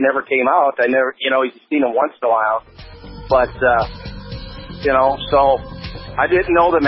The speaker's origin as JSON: {"language": "English", "town": "Crookston", "region": "Minnesota", "country": "United States", "tie": "born or raised there", "said": "You know, I grew up in Crookston. I played with his nephew."}